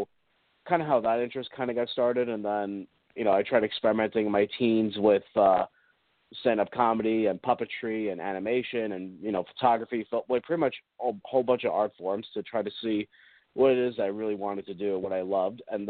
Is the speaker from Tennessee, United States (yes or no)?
no; New Jersey, United States; Growing up was a lot of fun. I'm actually from Jersey, and a lot of my interest in film began at that young age.